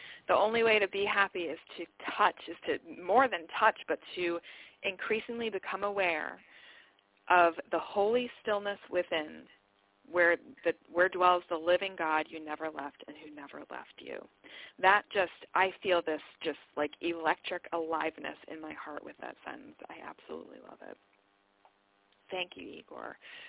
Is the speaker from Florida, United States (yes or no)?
yes; Florida, United States; now in New Jersey, United States; I grew up in the Florida Keys and have always sort of held this rosy glass, you know, glasses, looking like, oh, you know, I'm a displaced Floridian living in New Jersey